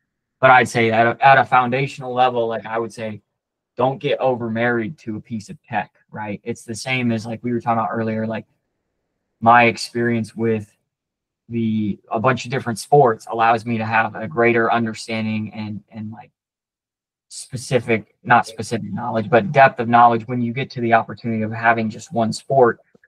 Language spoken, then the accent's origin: English; Iowa, United States; we're from Iowa, right? So we want to get to the South. Nobody wants to be in Iowa in March, I promise.